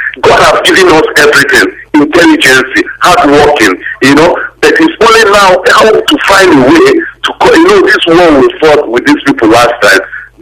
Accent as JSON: {"language": "English", "country": "Cameroon", "tie": "born there", "said": "Because I was born in Cameroon"}